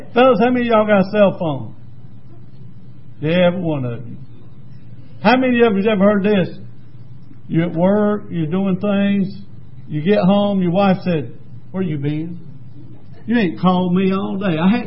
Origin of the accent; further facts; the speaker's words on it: Lancaster, South Carolina, United States; I grew up on the south side of Lancaster. I had to come all the way to Rock Hill to find one.